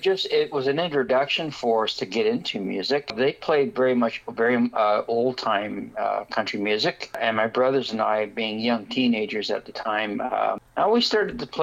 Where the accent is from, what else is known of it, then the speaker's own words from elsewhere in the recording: Toronto, Ontario, Canada; also born or lived in Ottawa; We grew up in, I was born in Ottawa, and we grew up in Toronto, though.